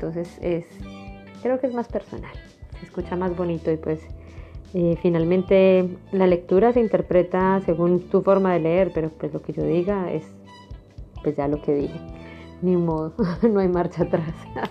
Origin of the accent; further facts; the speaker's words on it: Colombia; moved away as an adult; now in Japan; de mi experiencia como colombiana y de haber vivido en Colombia pues 30 y pico de años, y ahora, ¿cierto? Que llevo ya 4 años viviendo en Japón